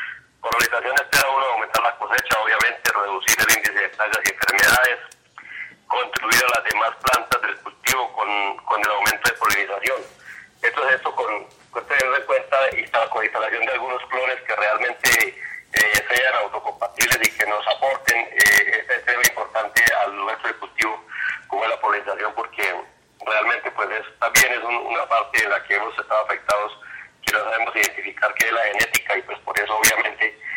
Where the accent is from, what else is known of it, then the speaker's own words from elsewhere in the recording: San Pablo de Borbur, Boyacá, Colombia; yo soy un cocacultor de San Pablo de Borbur